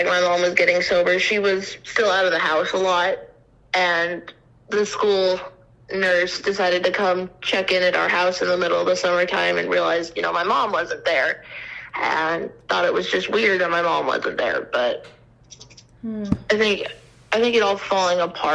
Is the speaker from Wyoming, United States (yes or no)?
yes; Casper, Wyoming, United States; I grew up in Casper. It was just me, my dad, my two older brothers, and my two younger sisters. We lived out towards Barna, and I was in like the middle of nowhere-ish.